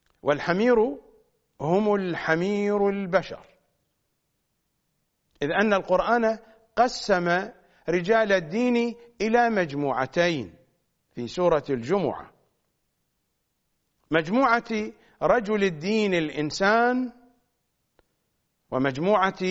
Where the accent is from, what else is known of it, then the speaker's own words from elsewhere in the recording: Najaf, Najaf Governorate, Iraq; المحققون كثيرون عندنا في النجف